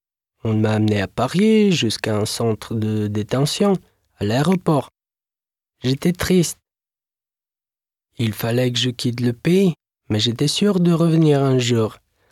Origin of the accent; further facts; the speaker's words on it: Sofia, Sofia City, Bulgaria; French is a second language; Je suis de Bulgarie, de la capitale Sofia.